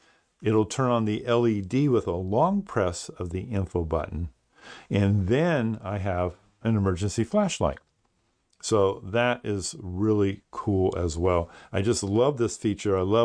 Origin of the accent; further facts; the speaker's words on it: Bath, South West England, United Kingdom; even in my hometown of Bath in the UK